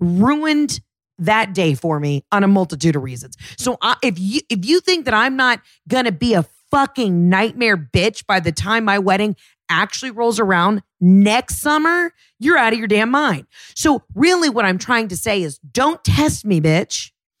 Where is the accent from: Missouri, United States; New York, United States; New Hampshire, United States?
New Hampshire, United States; now in Greenville, United States; calling you from Greenville, but you know I'm from New Hampshire.